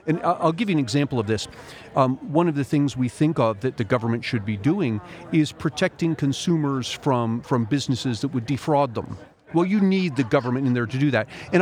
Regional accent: United States; I've got a kid who's starting his freshman year of college next year, and I, as many American parents, had to go through and fill out the FAFSA form

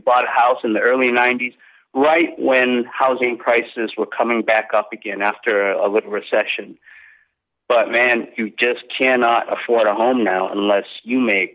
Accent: Massachusetts, United States; now in San Francisco, United States; I've lived out in San Francisco since 1982. I moved out from Massachusetts.

